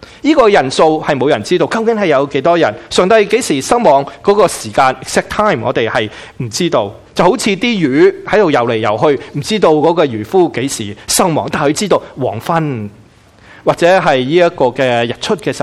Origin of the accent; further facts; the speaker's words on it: Guangdong, China; 又系知道我哋广东人中意食嘢嘅